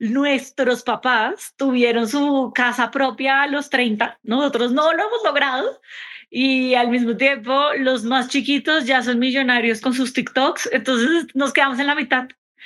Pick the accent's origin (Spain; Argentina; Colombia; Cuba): Colombia; Bogotá; Sí, de Bogotá, Colombia. No es el acento típico que uno espera de Colombia, pero...